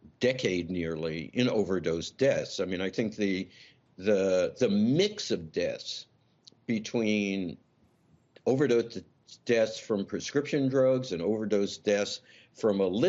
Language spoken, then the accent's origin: English; New York, United States; You know, I grew up in New York. I'm a New York kid.